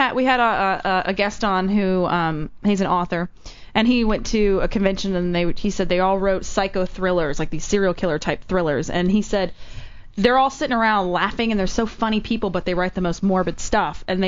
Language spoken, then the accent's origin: English; Texas, United States; I'm from Texas. It's unnatural to pick up your dog shit.